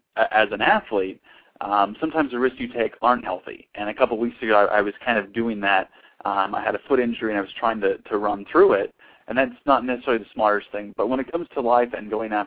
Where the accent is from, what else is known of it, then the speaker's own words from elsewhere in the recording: Mason City, Iowa, United States; I grew up in Mason City, Iowa, which is, if you're listening around the world, is in the central part of the United States. It's farm country